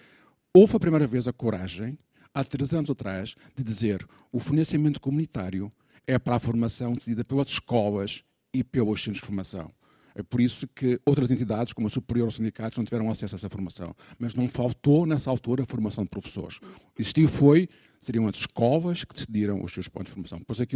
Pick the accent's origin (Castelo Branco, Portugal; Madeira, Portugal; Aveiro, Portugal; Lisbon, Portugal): Madeira, Portugal; Eu sou natural da bonita Ilha da Madeira